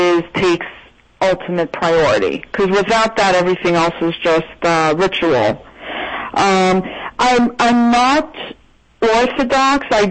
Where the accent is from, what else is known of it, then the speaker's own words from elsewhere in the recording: Toronto, Ontario, Canada; moved away as an adult; also born or lived in Montreal; now in New York, United States; I am Jewish. I was raised Orthodox. I'm from Canada. I was born in Montreal and raised in Toronto until I was 18. And I came to New York when I was 18, and I've been living here ever since. So that's a good solid 20 years.